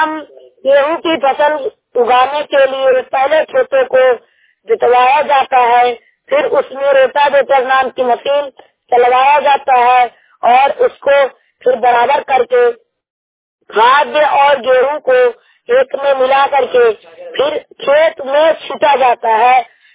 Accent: Uttar Pradesh, India; मैं 15 साल का हूँ, मैं जिला जौनपुर उत्तर प्रदेश का निवासी हूँ।

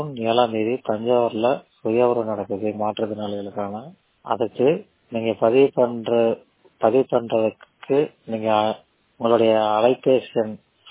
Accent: Karur, Tamil Nadu, India; நான் சொந்த ஊர் கரூர்.

